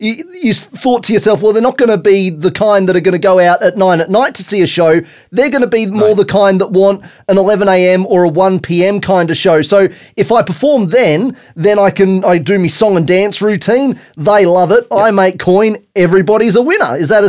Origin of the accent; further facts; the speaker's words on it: Queensland, Australia; I grew up in Queensland.